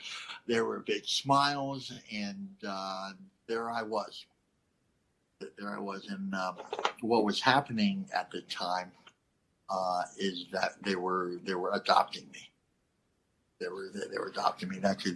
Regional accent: Saskatchewan, Canada; Sotichot, Fishing Lake First Nation, Saskatchewan, Canada, Treaty 4 Territory, Anishinaabe

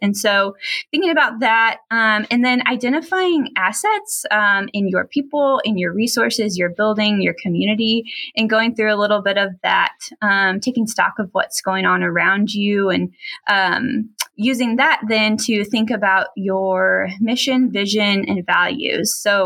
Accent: Missouri, United States; I grew up in Northwest Missouri, and I've lived in the Columbia area for a little more than 10 years now.

